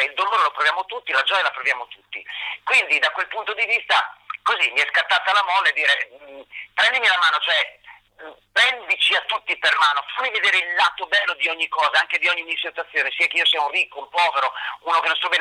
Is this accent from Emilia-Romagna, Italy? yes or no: yes; Emilia-Romagna, Italy; Da buon romagnolo con la esce un po' così marcata delle volte